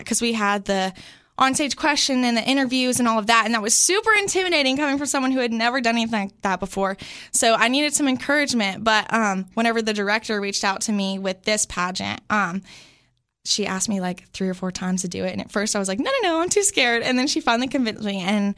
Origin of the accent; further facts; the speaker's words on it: Sparta, Tennessee, United States; So I grew up in the sweet little town of Sparta, Tennessee. So just like 30 minutes from here in Cookeville.